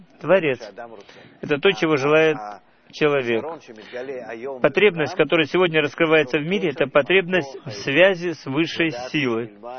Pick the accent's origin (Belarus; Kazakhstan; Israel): Israel; Вот я, допустим, вырос в Мошаве, гулял на природе, в садах.